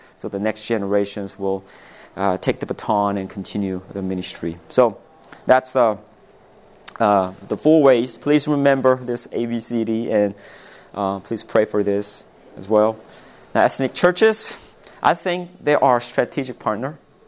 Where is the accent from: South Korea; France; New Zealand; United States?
South Korea; English is a second language; For example, I'm from South Korea. I speak Korean to my kids at home.